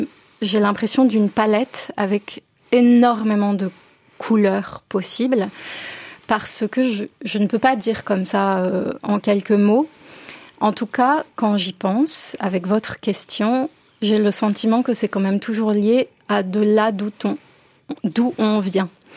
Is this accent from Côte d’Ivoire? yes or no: no; Paris, Île-de-France, France; born there; Moi, je peux dire que je porte peut-être une âme yiddish et pourtant je suis née à Paris.